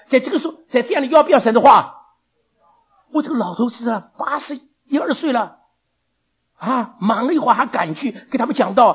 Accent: Taiwan; 这个地震啊，没有把人震醒，我们台湾人还是那个样子。

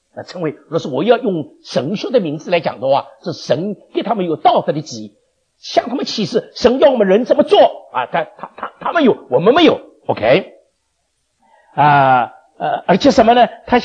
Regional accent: China; 那尤其是像我们从大陆来的啊

